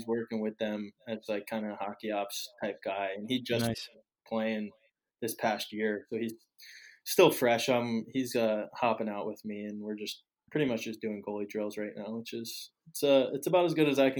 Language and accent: English; New Jersey, United States; I grew up in New Jersey. Growing up in New Jersey, I was never a top name or anything like that.